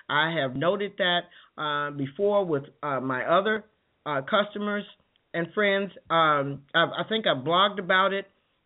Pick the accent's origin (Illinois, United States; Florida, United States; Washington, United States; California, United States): Illinois, United States; Chicago; Oh my goodness, I remember that growing up in Chicago. That we had an apartment that had a draw door.